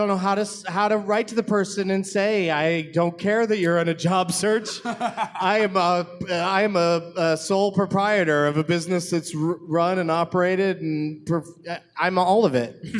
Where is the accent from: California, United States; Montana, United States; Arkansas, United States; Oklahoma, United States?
California, United States; El Cajon; Yeah. I grew up out in the El Cajon, La Mesa area.